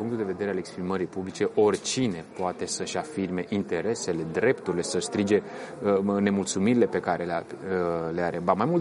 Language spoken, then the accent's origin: Romanian; Romania; Noi ne bucurăm, ca și români, că prima vizită a noului premier al Republicii Moldova o face în România